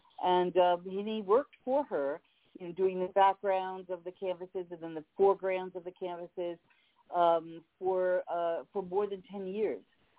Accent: Brooklyn, New York, United States; born there; I was born in Brooklyn and to an Italian-American family. My parents were born here, but my grandparents were born in Italy.

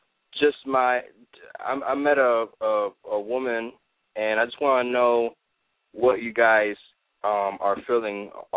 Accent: Los Angeles, California, United States; Los Angeles.

